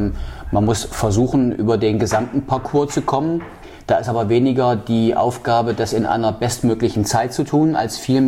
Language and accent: German; Halle, Saxony-Anhalt, Germany; moved away as an adult; also born or lived in Leipzig; now in Wismar, Germany; ich bin in Halle groß geworden, habe in Leipzig studiert, nach Wismar, nach Mecklenburg-Vorpommern gekommen und habe dann meinen Lebensmittelpunkt 1994 hier aufgeschlagen.